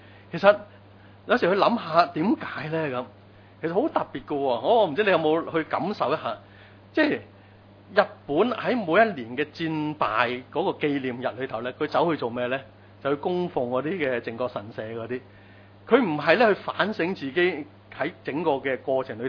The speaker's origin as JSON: {"language": "Cantonese", "country": "China", "said": "作為中國人都有少少戚戚然嘅感覺咧"}